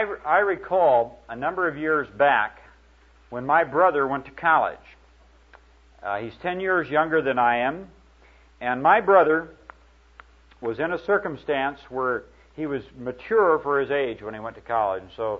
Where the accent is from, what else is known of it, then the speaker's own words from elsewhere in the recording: Garden City, Iowa, United States; born there; I've seen that in a little town that I was born in Garden City, Iowa. Three street lights, one beer joint, a post office, a grocery store, and occasionally a gas station.